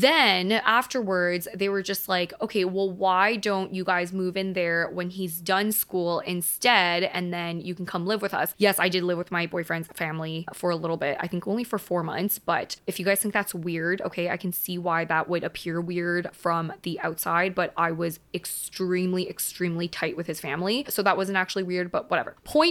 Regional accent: Vancouver, British Columbia, Canada; now in Toronto, Canada; I grew up in Vancouver and my entire family, actually, that's a lie, just my parents and my brother, are in Vancouver, and I am the only person in Toronto

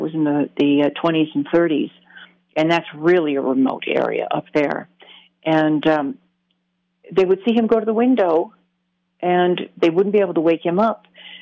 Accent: Michigan, United States; And I grew up in Michigan, very wooded area, and we were driving in Metro Park one evening

